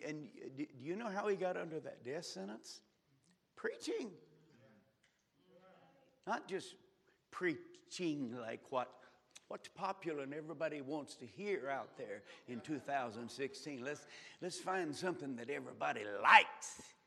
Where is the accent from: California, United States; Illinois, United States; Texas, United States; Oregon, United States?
Texas, United States; I'm kind of from Texas.